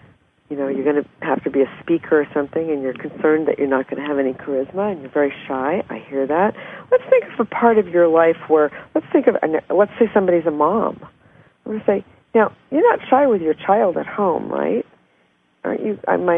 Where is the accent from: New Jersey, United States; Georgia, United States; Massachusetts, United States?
Massachusetts, United States; Well, I'm from Massachusetts. I don't know the Kennedys, but I certainly know a lot about them.